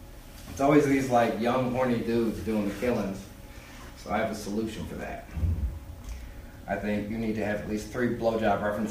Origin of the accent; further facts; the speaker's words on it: Colorado, United States; I'm originally from Colorado, and the first thing I noticed when I got here is you guys put a lot of extra S's at the end of words.